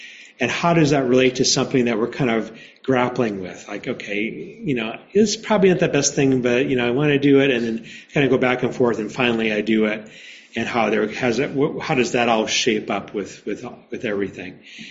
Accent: New Mexico, United States; I grew up in New Mexico. We have cockroaches.

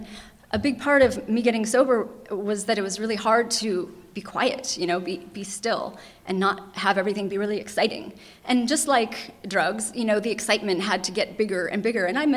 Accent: Maine, United States; born there; And I was born in Maine, and he moved back to Maine and died there.

